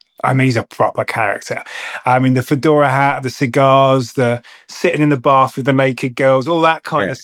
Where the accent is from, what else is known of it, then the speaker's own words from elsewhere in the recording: Croydon, London, United Kingdom; born there; I was born in Croydon in the, it's called the May Day Hospital